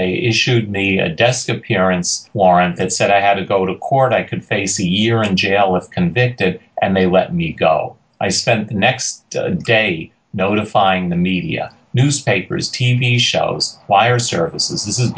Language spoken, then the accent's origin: English; New York City, New York, United States; I grew up in Queens in New York City.